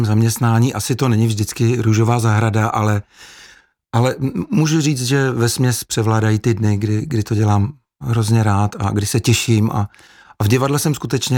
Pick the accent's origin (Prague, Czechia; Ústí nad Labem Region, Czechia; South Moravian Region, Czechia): Ústí nad Labem Region, Czechia; Litoměřice; now in Plzeň, Czechia; No tak já jsem původem Severočech, Litoměřičák. Časem jsme se s rodinou přestěhovali do Ústí nad Labem.